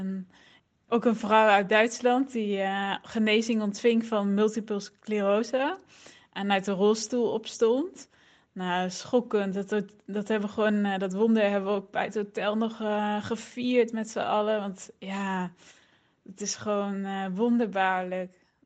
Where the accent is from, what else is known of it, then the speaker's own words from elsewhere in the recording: Arnhem, Gelderland, Netherlands; Ik ben 31 jaar en ik kom uit Arnhem.